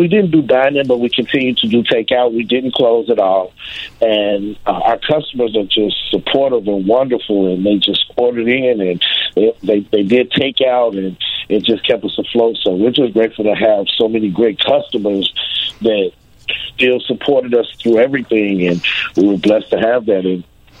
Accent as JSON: {"language": "English", "town": "Chicago", "region": "Illinois", "country": "United States", "tie": "born or raised there", "said": "Yes, I'm born and raised in Chicago. Been here all my life. And I don't think I'm going anywhere anytime soon."}